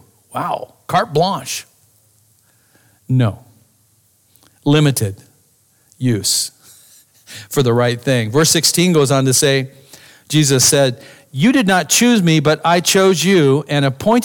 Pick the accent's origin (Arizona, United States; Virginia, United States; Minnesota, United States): Arizona, United States; Man, I was raised in Arizona. Scorpions are everywhere.